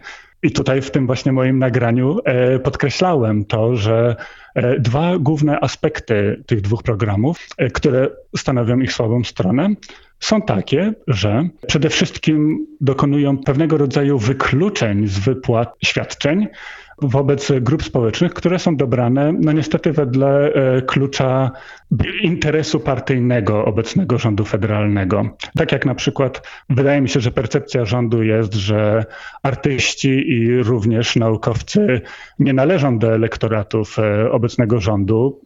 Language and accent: Polish; Inowrocław, Kuyavian-Pomeranian Voivodeship, Poland; also born or lived in Kraków; Ja pochodzę z Inowrocławia. To jest miasto niezbyt dużej wielkości w województwie kujawsko-pomorskim, które nie jest zbyt interesujące, ale które posiada bardzo dobre szkoły i przede wszystkim bardzo dobre licea.